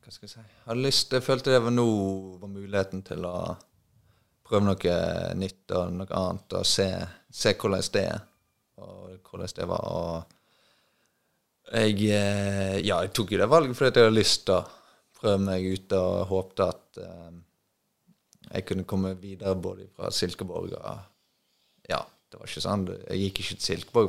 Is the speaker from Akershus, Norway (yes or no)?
no; Os, Vestland, Norway; accent: Os dialect; jeg er så på stolt av min dialekt at jeg prøver å snakke, hva skal jeg kalle det, osisk, osamål.